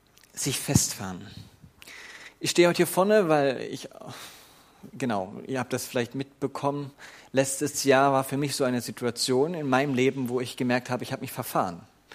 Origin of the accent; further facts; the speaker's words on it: Thuringia, Germany; komme aus Thüringen, mein Heimatdorf, wo ich herkomme, das hat 112 Einwohner, 111, ich bin nicht mehr da. 800 Meter über